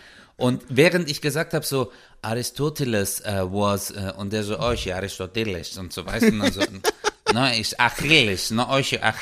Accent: Samsun, Turkey; wir kommen ja aus Samsun, also Samsuda

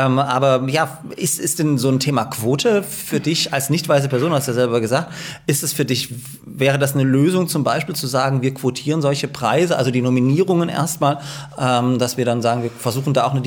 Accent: Dresden, Saxony, Germany; born there; now in Leipzig, Germany; Ich bin ja auch in Dresden geboren.

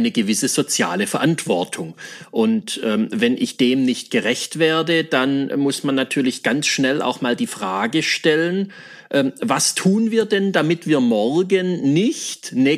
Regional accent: Baden-Württemberg, Germany; wie man so schön bei uns im Schwabenland sagt, die Katz der Boom nuff.

